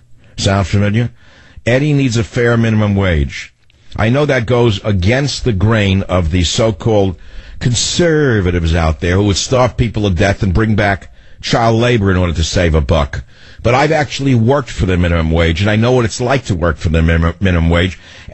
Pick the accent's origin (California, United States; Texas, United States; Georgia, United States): California, United States; San Francisco; corruption in the state of California, most notably in my hometown of San Francisco?